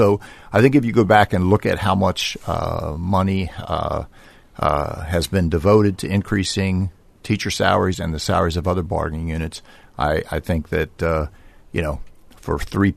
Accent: Maryland, United States; I grew up in Prince George's County. I came back to Prince George's County knowing that there were significant issues confronting the district.

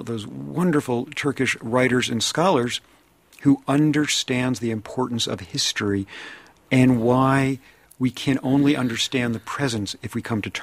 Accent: United States; It appalls me as an American.

